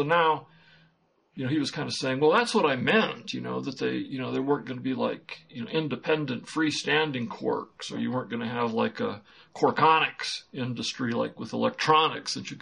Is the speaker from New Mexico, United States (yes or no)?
yes; Albuquerque, New Mexico, United States; In Albuquerque, my hometown, just 60 miles south of me